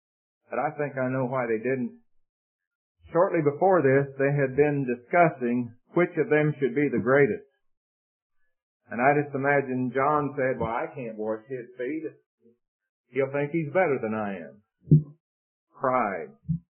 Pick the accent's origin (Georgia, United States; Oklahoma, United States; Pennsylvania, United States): Oklahoma, United States; Tulsa; I went to a revival meeting once in my hometown of Tulsa, Oklahoma.